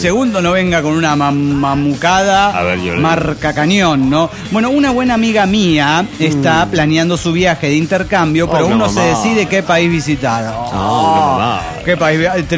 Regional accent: Chiapas, Mexico; accent: Chiapa de Corzo; Y yo, por ejemplo, soy de Chiapas y particularmente con acento chiapacorseño.

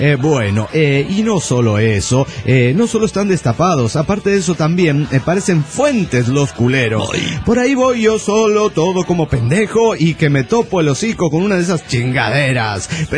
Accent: Cochabamba, Bolivia; de Cochabamba, Bolivia.

